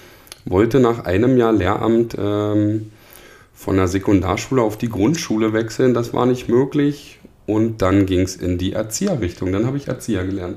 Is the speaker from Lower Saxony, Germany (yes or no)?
no; Jüterbog, Brandenburg, Germany; ich bin 33 Jahre alt, bin aus Jüterbock, arbeite in Jüterbock